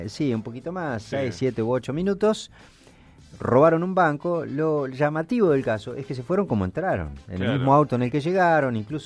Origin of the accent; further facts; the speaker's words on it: Tapalqué, Buenos Aires Province, Argentina; En mi pueblo, en Tapalqué